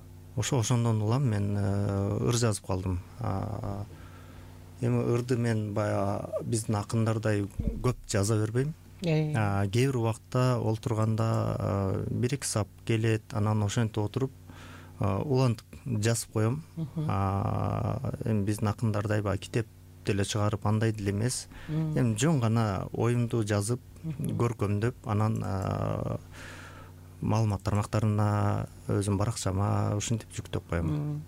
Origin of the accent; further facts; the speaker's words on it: Kazarman, Naryn Region, Kyrgyzstan; Мен өзүм Тогуз Сыра районунун Казарман шаарчасында туулгам. Ал жакта мен балалыгым чоң апамдын колунда, чоң апам чоңойту өстүрдү.